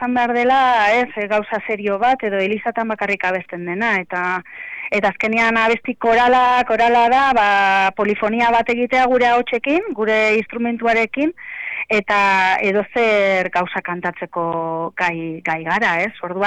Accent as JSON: {"language": "Basque", "town": "Aramaio", "region": "Basque Country", "country": "Spain", "said": "gu Aramaiokoa gara, 1300 biztanle gara."}